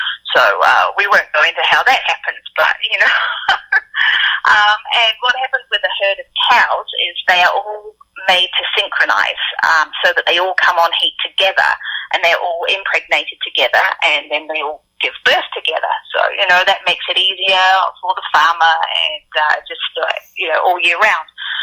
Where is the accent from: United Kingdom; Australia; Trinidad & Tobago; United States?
United Kingdom; England; moved away as an adult; I grew up in England, and when I was growing up, I had a field of cows behind my house.